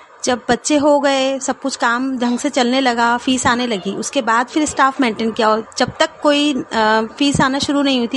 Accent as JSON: {"language": "Hindi", "town": "Khandwa", "region": "Madhya Pradesh", "country": "India", "said": "खंडवा के रहने वाली हूँ।"}